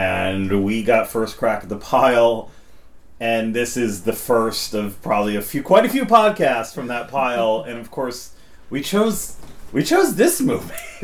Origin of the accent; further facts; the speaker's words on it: New York City, New York, United States; Granted, growing up in New York City, we had some UHF stations.